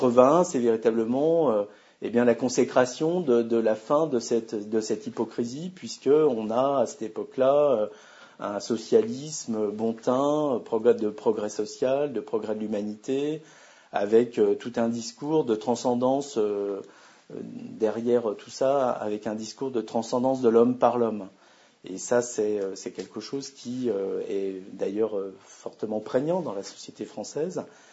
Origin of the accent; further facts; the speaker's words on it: France; en tant que Français d'éducation rationaliste, j'ai été attiré vers la maçonnerie.